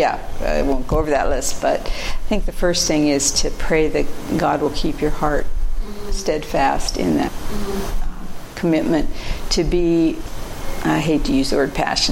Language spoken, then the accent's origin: English; United States; In terms of natural temperament and my background, and being American, I think this comes into it